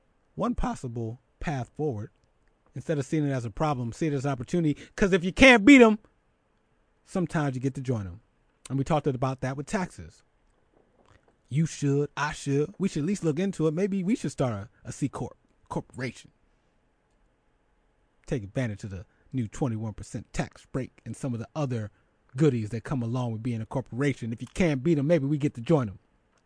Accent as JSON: {"language": "English", "town": "Philadelphia", "region": "Pennsylvania", "country": "United States", "said": "some of my friends who know I'm from Philly"}